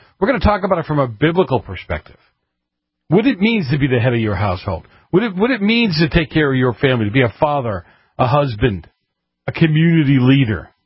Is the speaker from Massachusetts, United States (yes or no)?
yes; Boston, Massachusetts, United States; I just mean, you know, I'm from Boston, and Canadians used to come down to New Hampshire in the summertime.